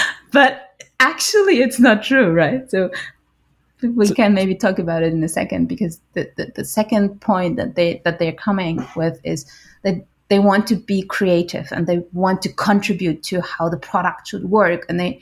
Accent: Berlin, Germany; now in Switzerland; I'm in Switzerland. I'm originally from Berlin, so I am a bit of the people, you know, who talk no bullshit, like from the DNA

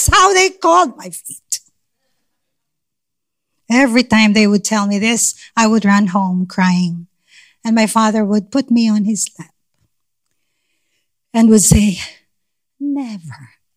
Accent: Manila, Metro Manila, Philippines; born there; I was born in Manila, Philippines.

